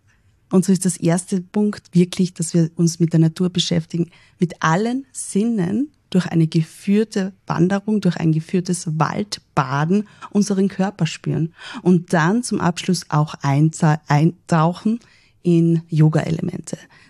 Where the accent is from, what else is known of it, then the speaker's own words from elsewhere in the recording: Carinthia, Austria; die Kombination gerade bei uns in Kärnten